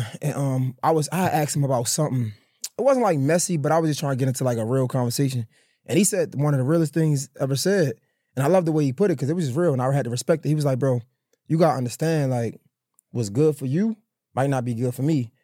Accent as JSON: {"language": "English", "town": "Baltimore", "region": "Maryland", "country": "United States", "said": "sometimes I'm conflicted because it's like, bro, I'm from Baltimore."}